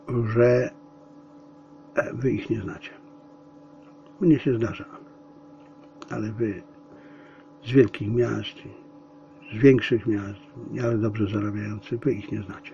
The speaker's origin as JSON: {"language": "Polish", "country": "China", "said": "Ale ja będę mówił, ponieważ ja jestem Chińczykiem. To jest mój kraj. Mój kraj. Mój ukochany kraj."}